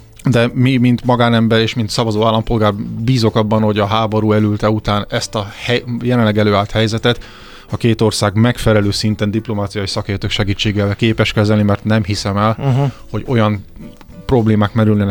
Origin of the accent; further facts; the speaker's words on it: Budapest, Hungary; azt szokták, mondták régen Békás Megyeren, ahol felnőttem lakótelepén, nagy a falu, sok a hülye.